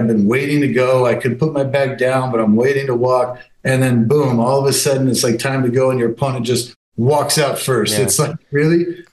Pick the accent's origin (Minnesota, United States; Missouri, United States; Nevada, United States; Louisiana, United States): Nevada, United States; Las Vegas; Let me start by saying I'm such a Veganite. I'm such a homegrown, you know, Vegas is so in my blood